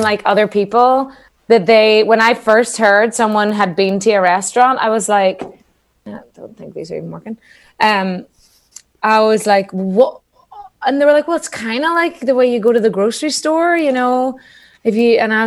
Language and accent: English; Ireland; I'm from Ireland